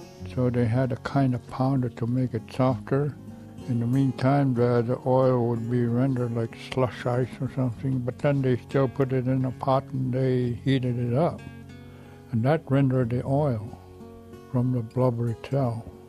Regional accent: Gambell, Alaska, United States; And I'm from Gamble. I was born May 8, 1942, here in Gamble, right at home, I guess. No electricity, no vehicles, no outside lights like right now.

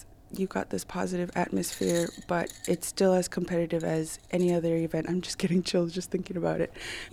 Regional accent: Unalakleet, Alaska, United States; I'm from Unalakleet, Alaska. I was raised there, graduated

